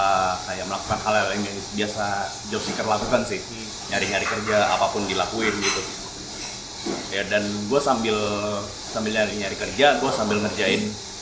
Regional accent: Yogyakarta, Special Region of Yogyakarta, Indonesia; Karena gue secara gue orang Jogja, gue mesti mau gak mau.

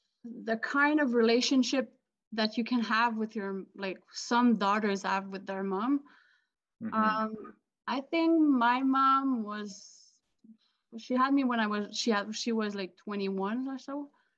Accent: Quebec City, Quebec, Canada; I grew up in Quebec City. I played basketball in high school, but there was no track and field.

